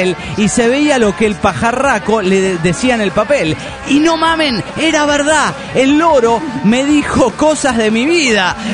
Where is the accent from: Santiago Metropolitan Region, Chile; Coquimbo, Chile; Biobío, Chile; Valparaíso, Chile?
Valparaíso, Chile; Los Andes; de los Andes, Chile, po.